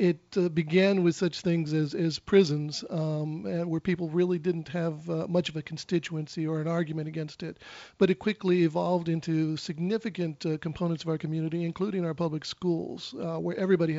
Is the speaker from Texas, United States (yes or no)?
yes; El Paso, Texas, United States; now in Louisiana, United States; I was born and reared in Texas, and I've been in Louisiana for about 90 days now.